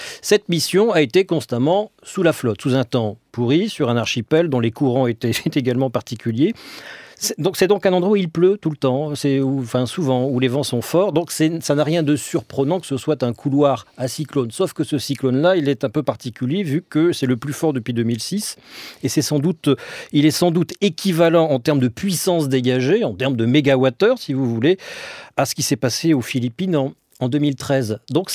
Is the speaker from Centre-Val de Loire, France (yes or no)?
no; Dunkirk, Hauts-de-France, France; chez nous, dans le Nord, à Dunkerque